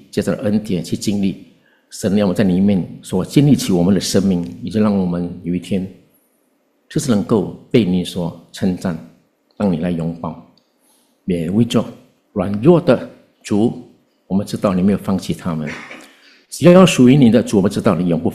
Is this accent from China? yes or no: no; Singapore; 我们新加坡人不结婚，其中的原因是拿不到房子